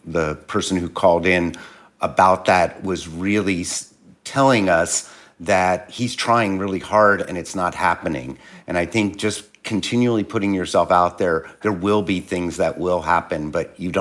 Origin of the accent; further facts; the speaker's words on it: Philadelphia, Pennsylvania, United States; he sounded like a guy from Jersey, and I'm originally from Philly.